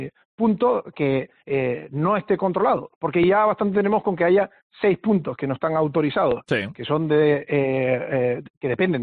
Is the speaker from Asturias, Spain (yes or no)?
no; Puerto de la Cruz, Canary Islands, Spain; No, soy del Puerto de la Cruz